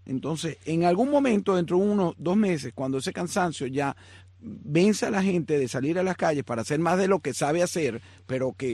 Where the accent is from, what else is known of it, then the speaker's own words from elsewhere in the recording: Venezuela; por lo menos a este servidor, como venezolano, como periodista